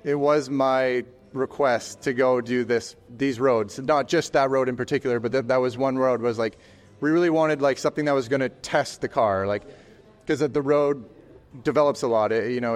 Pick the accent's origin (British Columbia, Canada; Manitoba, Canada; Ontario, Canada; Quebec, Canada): British Columbia, Canada; Whistler; I grew up in Whistler, so I grew up skiing.